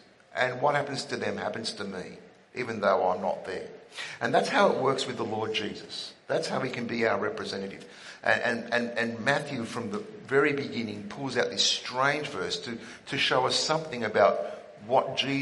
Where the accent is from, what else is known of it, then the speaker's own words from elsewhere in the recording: New South Wales, Australia; Now, I am from New South Wales.